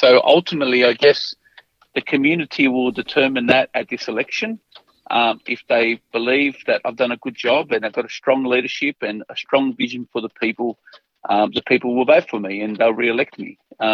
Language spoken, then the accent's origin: English; Fairfield, United States; born there; I was born in Fairfield and I love the community and the area where we live